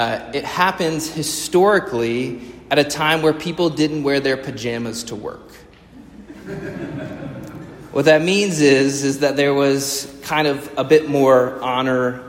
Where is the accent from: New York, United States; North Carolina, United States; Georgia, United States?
North Carolina, United States; Greensboro; In my senior year of high school, my hometown built a new minor league baseball stadium. The Greensboro Grasshoppers, ferocious. It was actually a really nice state, or is still a really nice stadium with a kind of downtown view of, you know, a little small city, Greensboro.